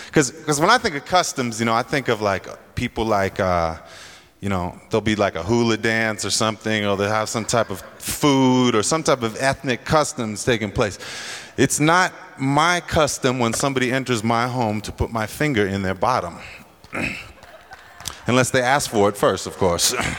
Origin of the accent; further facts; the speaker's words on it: San Francisco, California, United States; I come from San Francisco.